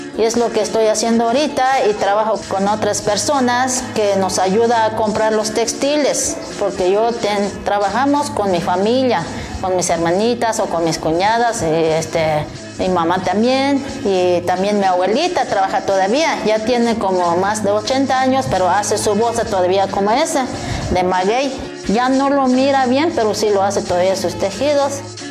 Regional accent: San Andrés Larráinzar, Chiapas, Mexico; soy de San Andrés La Raizar, aquí en Chiapas.

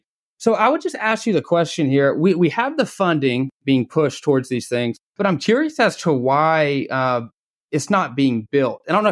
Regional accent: Dalton, Georgia, United States; I grew up in Dalton, Georgia, which is about an hour north of Atlanta. Dalton is commonly known as the carpet / flooring capital of the world.

